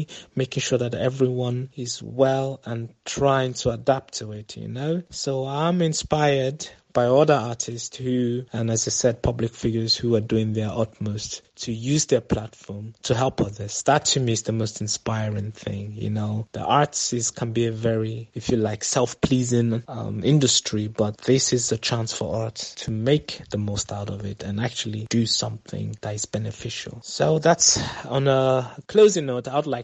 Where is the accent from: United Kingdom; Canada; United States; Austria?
Austria; Vienna; also born or lived in Nigeria; I'm an actor and a music producer. I was born in Nigeria and grew up here in Vienna, Austria.